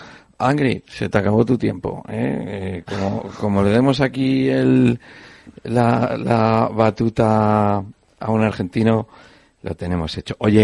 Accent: Castile and León, Spain; Escucha, yo vengo de Castilla y León.

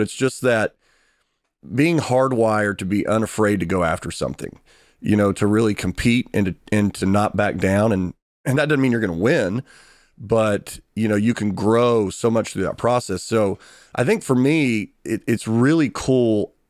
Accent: Kentucky, United States; You know, I'm from Kentucky. You know, we don't have a pro team.

